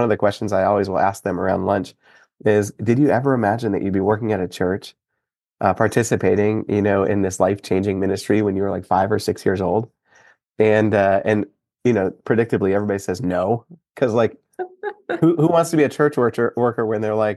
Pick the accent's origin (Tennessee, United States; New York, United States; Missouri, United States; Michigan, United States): Michigan, United States; I love the Michigan helmets and I grew up in Michigan.